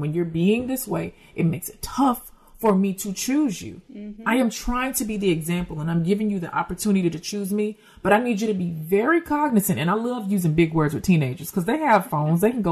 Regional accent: Tennessee, United States; but I'm also from the South. I'm also born and raised in Tennessee.

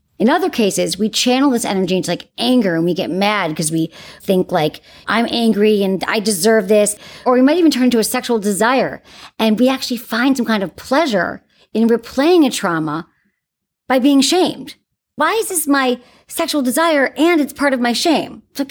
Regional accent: Michigan, United States; I'm from Michigan. so I get the like. Upbringing, small town.

